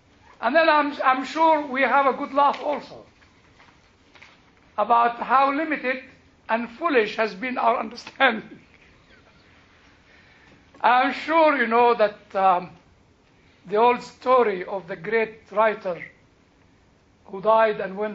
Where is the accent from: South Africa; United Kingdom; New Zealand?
United Kingdom; This is how we speak as British.